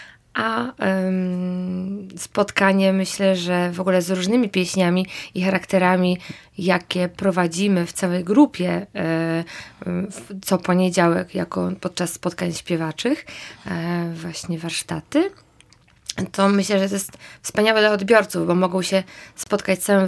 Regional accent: Tarnów, Lesser Poland, Poland; ja nie jestem z Krakowa i dojeżdżam do Żywej Pracowni z Tarnowa.

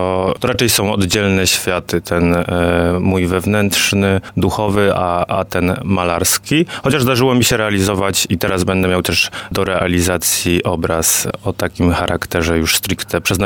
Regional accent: Kasinka Mała, Lesser Poland, Poland; My jesteśmy z Małopolski, jesteśmy z takiej małej, malowniczej miejscowości, Kaśninka Mała.

